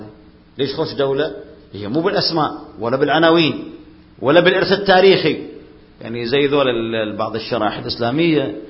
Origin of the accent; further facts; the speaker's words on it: Saudi Arabia; يعني تجي عندنا في السعودية القبائل ما زالت موجودة